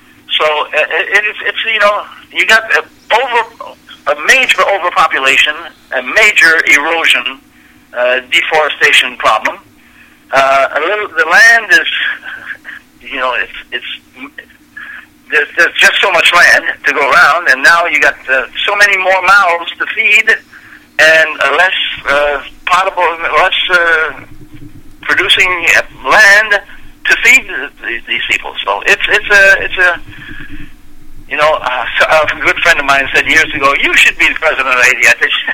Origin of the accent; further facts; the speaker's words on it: Haiti; when I was growing up in Haiti, there were a maximum of 2 million people in Haiti.